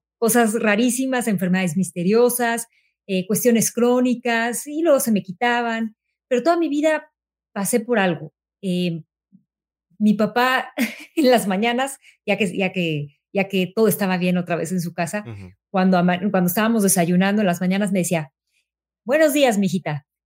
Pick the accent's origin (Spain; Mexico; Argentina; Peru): Mexico; moved away as an adult; now in United States; yo nací y crecí en México. Hace 8 años nos vinimos a vivir a Estados Unidos, pero yo viví toda mi vida en México